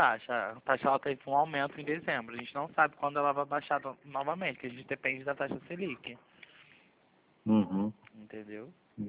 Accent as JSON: {"language": "Portuguese", "region": "Rio de Janeiro", "country": "Brazil", "said": "Eu sou do Rio de Janeiro."}